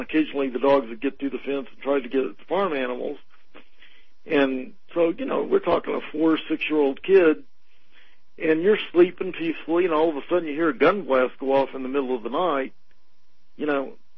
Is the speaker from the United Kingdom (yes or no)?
no; the South, United States; I grew up in the South, and...